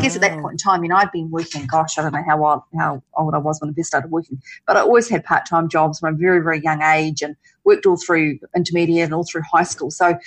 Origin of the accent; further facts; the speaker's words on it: Palmerston North, Manawatū-Whanganui, New Zealand; Well, I'm from Palmerston North, and I grew up there and went to uni there.